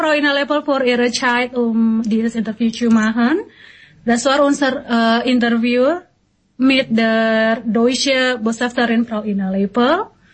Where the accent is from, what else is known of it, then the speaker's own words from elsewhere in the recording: North Sumatra, Indonesia; German is a second language; Ich komme aus Nord Sumatra.